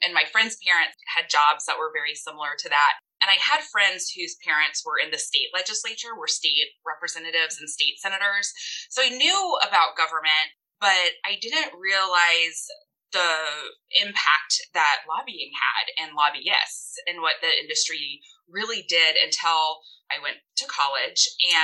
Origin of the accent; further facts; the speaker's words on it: South Carolina, United States; growing up in South Carolina in a small town, because I am a small town girl